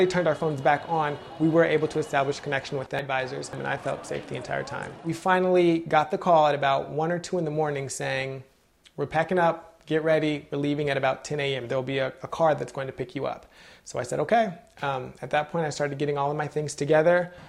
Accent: El Cajon, California, United States; now in Fort Worth, United States; I grew up in El Cajon. I've been living in this house since I was 3.

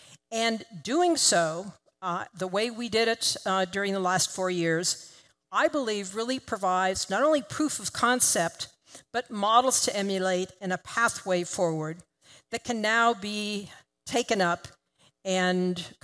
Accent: Colorado, United States; Despite growing up in Colorado, I fell in love with the ocean and became a marine ecologist

